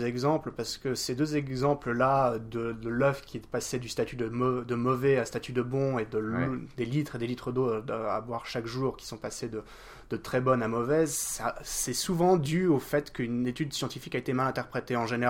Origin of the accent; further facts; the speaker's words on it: France; Ah, en tant que Français, je ne peux pas trop condamner le vin.